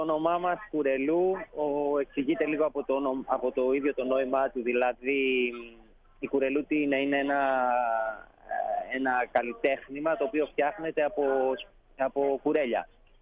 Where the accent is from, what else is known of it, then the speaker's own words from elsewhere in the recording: Athens, Attica, Greece; moved away; εγώ μεγάλωσα στην Αθήνα πριν φύγω για το εξωτερικό.